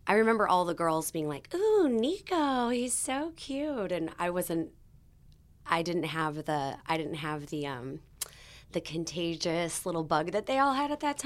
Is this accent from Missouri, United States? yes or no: yes; Missouri, United States; I'm from Missouri. And we met within just a few days of me moving there.